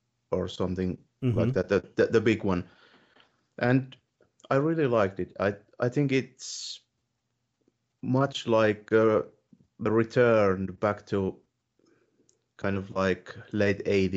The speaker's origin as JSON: {"language": "English", "country": "Finland", "second_language": "English", "said": "I'm from Finland"}